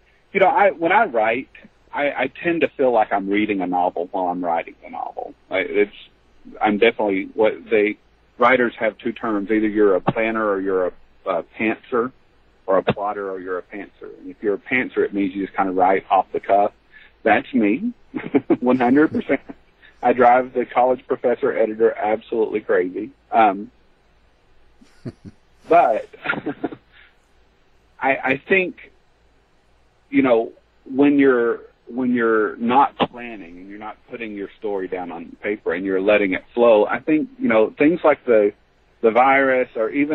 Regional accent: the South, United States; I grew up in the South. I was exposed to racism really, really early.

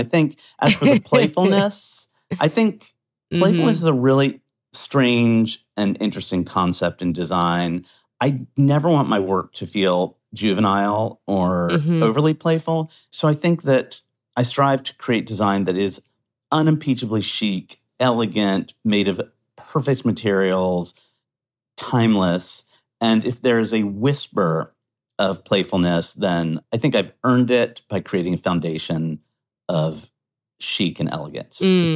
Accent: United States; I am American, obviously

